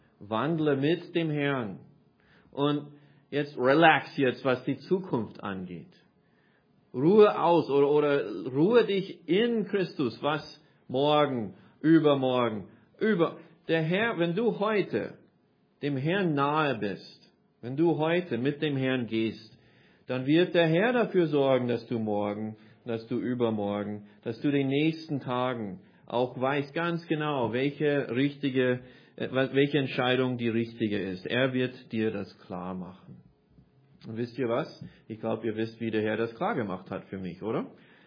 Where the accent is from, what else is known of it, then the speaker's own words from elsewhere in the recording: Vienna, Austria; weil ich so viele positive und schöne Erinnerungen hatte von meiner Kindheit in Wien